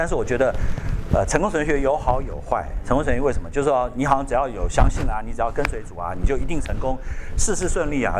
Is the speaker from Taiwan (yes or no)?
yes; Taiwan; 至少我是台湾来嘛，我们台湾小时候那个嚯、哦、那个我那个年代啦